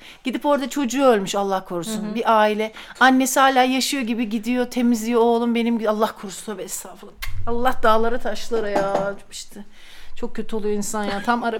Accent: Sivas, Turkey; Hayır ben de Sivaslıyım da onunla.

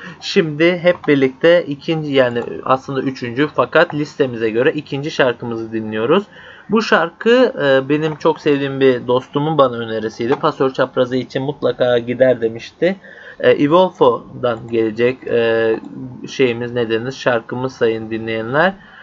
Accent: İzmir, Turkey; now in Istanbul, Turkey; Çünkü Biz İzmirliler olarak oldukça rahat insanlarız.

